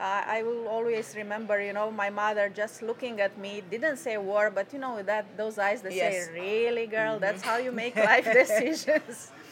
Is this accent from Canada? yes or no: no; Romania; English is a second language; moved away as an adult; I was born in Romania, and that's where I lived the first 30 years of my life, and that's where I graduated food science with a master in fermentation.